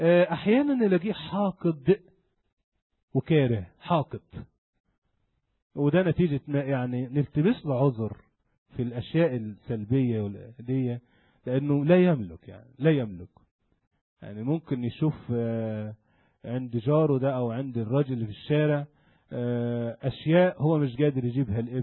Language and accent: Arabic; Upper Egypt, Egypt; وبالذات عندنا في الصعيد، انا ما اعرفش الحكاية دي في وجه بحري طبيعة الناس